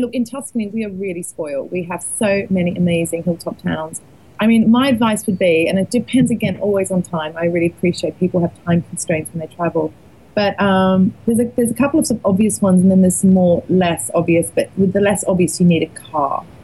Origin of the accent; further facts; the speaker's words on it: Australia; now in Florence, Italy; I mean, I grew up in Australia